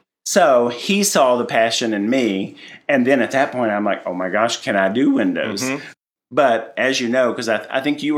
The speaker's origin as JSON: {"language": "English", "region": "Tennessee", "country": "United States", "said": "Yeah. I'm from Tennessee."}